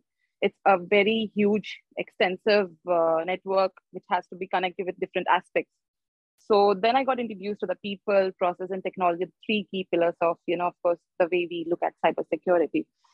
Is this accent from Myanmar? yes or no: no; India; English is a second language; moved away as an adult; now in Hong Kong; I am from India and I'm based in Hong Kong. I moved here for like almost 4 years back.